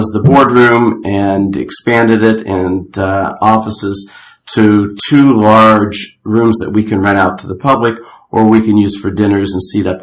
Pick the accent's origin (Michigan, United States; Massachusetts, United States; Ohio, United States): Ohio, United States; Yeah, I grew up in a small town in Ohio.